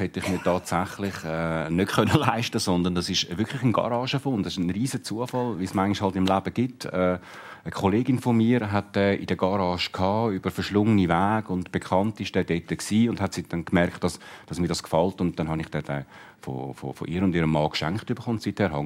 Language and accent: German; Zurich, Switzerland; in Oerlikon, wo ich aufgewachsen bin